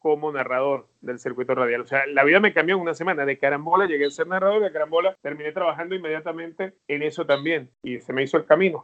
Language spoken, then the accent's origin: Spanish; Los Teques, Miranda, Venezuela; Yo de niño, con mi grupo de amigos, yo crecí en Los Teques.